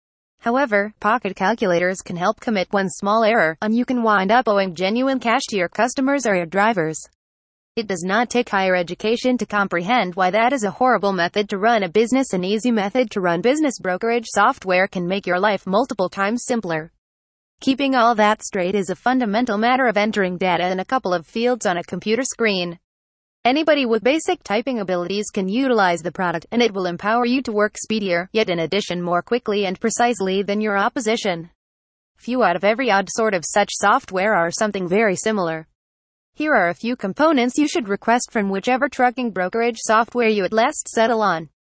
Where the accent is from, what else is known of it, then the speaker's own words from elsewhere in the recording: Pennsylvania, United States; from Pennsylvania and USA.